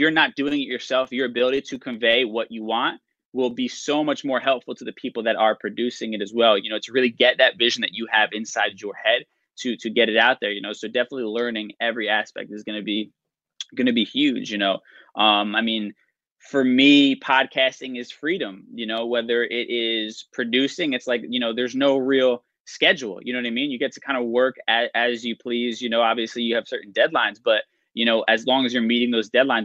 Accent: United States; born there; So I'm Puerto Rican, but I was born here in the States.

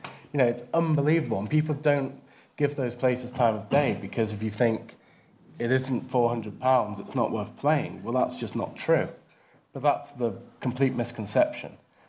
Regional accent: Hoylake, North West England, United Kingdom; I'm from Hoylake.

